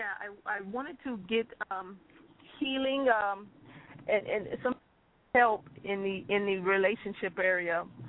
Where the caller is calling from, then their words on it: Florida, United States; I'm calling from Florida.